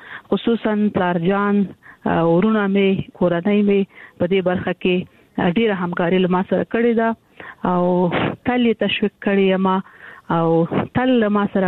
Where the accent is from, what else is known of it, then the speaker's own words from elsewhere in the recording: Kandahar, Afghanistan; also born or lived in Kabul; زه د کندهار یم، د کندهار د دنیا لاسې کې مې زده کړې وکړې او کابل پوهنتون ته ولاړم